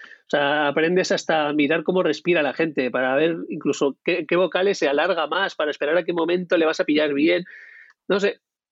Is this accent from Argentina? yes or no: no; Aragon, Spain; now in Bilbao, Spain; yo soy imaño, pero vivo en Bilbao desde hace muchos años.